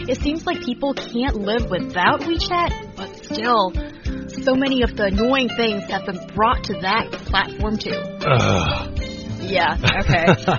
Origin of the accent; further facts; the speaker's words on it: China; originally we're both from China